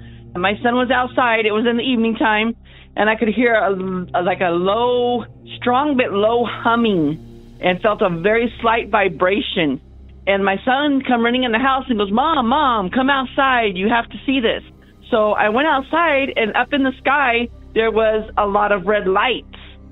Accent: Duncan, Arizona, United States; now in Phoenix, United States; I grew up in Duncan, Arizona. I now reside in Phoenix.

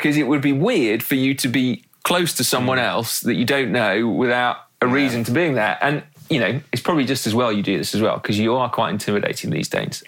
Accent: United Kingdom; Because I'm British.

